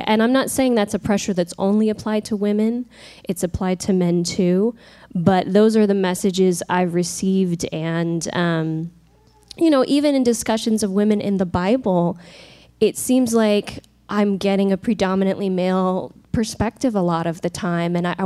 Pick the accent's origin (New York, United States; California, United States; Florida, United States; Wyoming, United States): California, United States; both growing up in California, also the Salad Bowl, also very multicultural